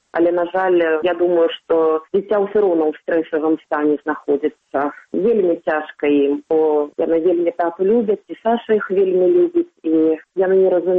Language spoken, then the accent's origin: Belarusian; Minsk, Belarus; хаця я нарадзілася і вырасла ў Менску.